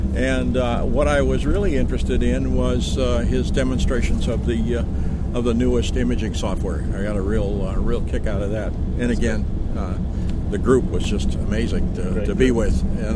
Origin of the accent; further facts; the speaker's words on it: California, United States; from the San Francisco Bay Area